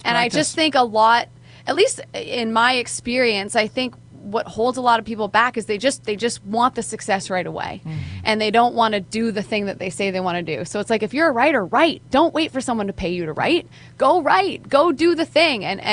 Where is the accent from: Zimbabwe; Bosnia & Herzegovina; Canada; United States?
Canada; I'm Canadian, that's okay, the drinking age is 19.